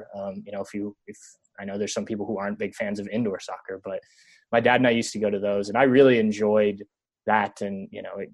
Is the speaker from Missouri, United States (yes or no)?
yes; St. Louis, Missouri, United States; I grew up in St. Louis